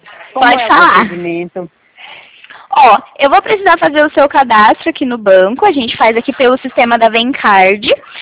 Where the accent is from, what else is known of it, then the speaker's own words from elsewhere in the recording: Porto Ferreira, São Paulo, Brazil; Eu sou aqui do interior de São Paulo, tá? Porto Ferreira, não sei se você conhece, que é uma cidade de interior.